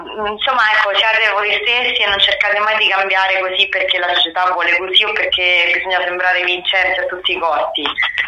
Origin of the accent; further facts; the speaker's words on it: Rome, Lazio, Italy; born there; è grazie al fatto che sono nata a Roma, perché nel senso la mia ironia è l'ironia tipica del romano